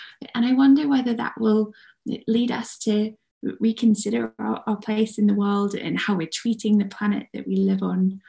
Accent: United Kingdom; As a British tourist, so much of it is totally unfamiliar

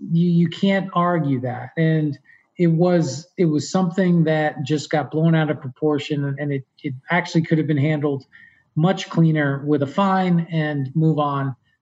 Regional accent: New Jersey, United States; a lot of the guys that I grew up with in Jersey were friends

